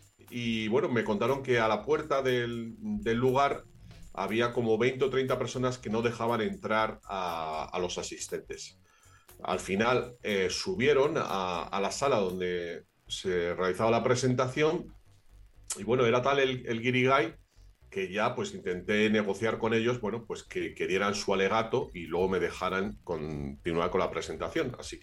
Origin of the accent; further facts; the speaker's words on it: Spain; Como español, me gustaría que la gente de otros países de habla hispana conociera algo muy interesante que está sucediendo